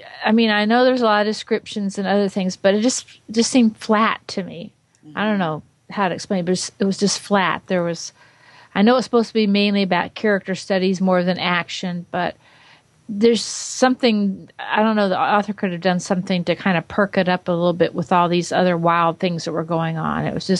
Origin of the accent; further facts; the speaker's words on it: Georgia, United States; from Georgia.